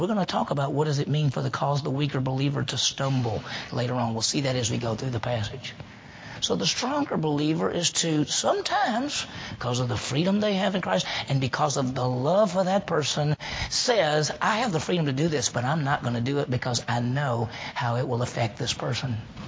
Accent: Mississippi, United States; In fact, when I grew up in Mississippi and I started being involved with some churches or being involved with the church, I met people who said any dancing at all is wrong.

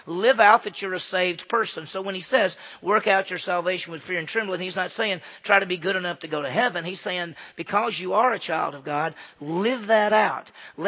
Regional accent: Mississippi, United States; since I grew up in Mississippi, that Mississippi's rural, that's what we think, but I grew up in a city.

